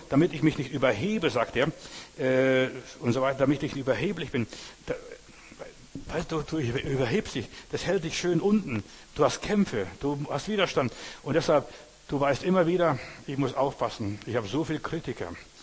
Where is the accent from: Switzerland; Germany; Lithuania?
Lithuania; Und als Litauer habe ich dann sie nach Schweden gebracht.